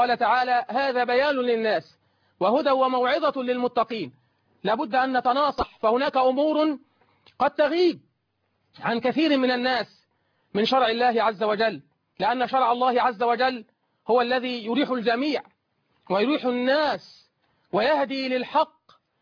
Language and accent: Arabic; Egypt; كلنا كمصريين